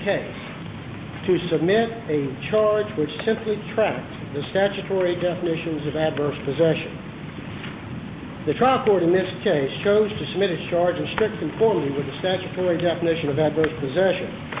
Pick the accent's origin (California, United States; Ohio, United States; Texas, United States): Texas, United States; Victoria; I'm an attorney from Victoria, Texas